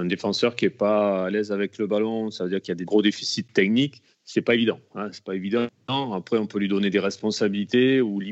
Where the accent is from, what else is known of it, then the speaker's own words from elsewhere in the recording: Alès, Occitanie, France; born there; j'ai commencé dans mon club là où je suis né, à Alès